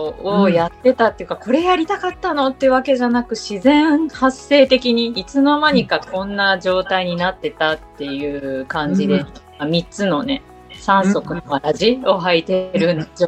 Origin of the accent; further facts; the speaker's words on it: Fukuoka, Japan; サラリーマンをやめて福岡に移住っていうか、まあ、地元が福岡なんだけど、福岡に戻ってきて